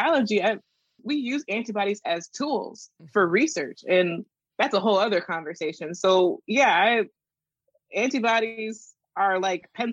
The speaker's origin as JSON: {"language": "English", "region": "the South", "country": "United States", "said": "As a Southerner"}